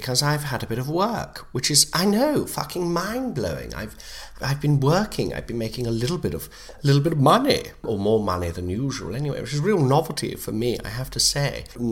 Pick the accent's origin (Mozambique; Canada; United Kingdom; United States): United Kingdom; Nottingham, East Midlands; That's because I come from Nottingham, I won't lie, and I've always struggled to put in my thz.